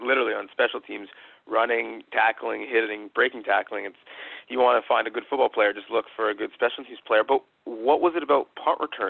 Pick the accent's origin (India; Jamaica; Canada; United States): Canada; So kids now, it would be weird to them to think, well, as a Canadian, why can't I play running back?